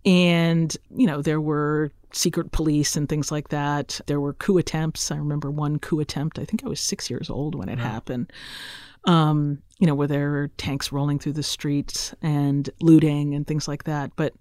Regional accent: Kenya; growing up in Kenya, and we moved around to a bunch of different places within Kenya

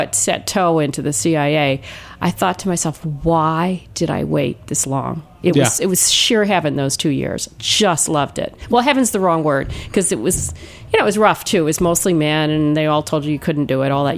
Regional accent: New York City, New York, United States; growing up in New York City, we're talking about the 60s

